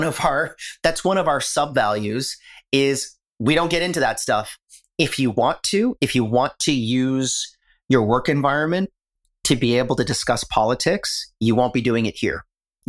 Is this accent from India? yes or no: no; Canada; I'm not American, I'm Canadian